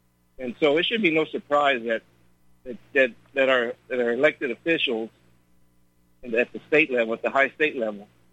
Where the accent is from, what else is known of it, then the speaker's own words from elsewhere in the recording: San Antonio, Texas, United States; I grew up in San Antonio, and so, of course, the Alamo is a great shrine.